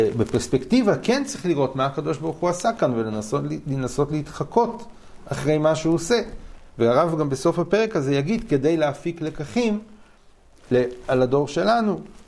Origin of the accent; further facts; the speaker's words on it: Kfar HaRoeh, Central District, Israel; אני גדלתי בכפר הרוי, אבא שלי למד בכפר הרוי.